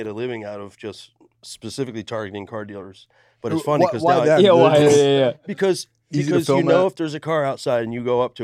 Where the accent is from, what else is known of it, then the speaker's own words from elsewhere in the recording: Philadelphia, Pennsylvania, United States; the Philly character, because I'm from Philly.